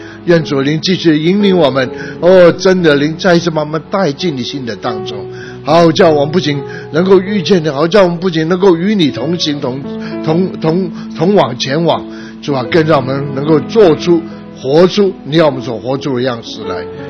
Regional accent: Guangdong, China; 我们广东人啊，讲恨的时候不见得讲恨呢

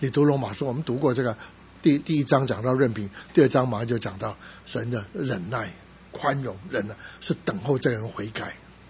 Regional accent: Guangdong, China; 我是广东人，我就喜欢种的食物。

